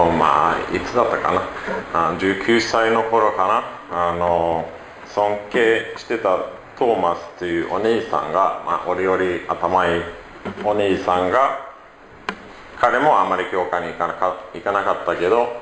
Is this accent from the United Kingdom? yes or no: no; Sweden; born there; Japanese is a second language; スウェーデンで生まれました。今スウェーデンにも住んでます。両親はクリスチャンで教会に行きました。